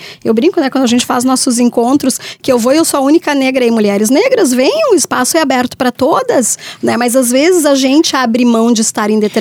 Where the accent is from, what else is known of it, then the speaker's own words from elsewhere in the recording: São Sebastião do Caí, Rio Grande do Sul, Brazil; E me criei numa cidade também de origem alemã, me criei em São Sebastião do Caí e frequentava todos os lugares com todo mundo. E de família pobre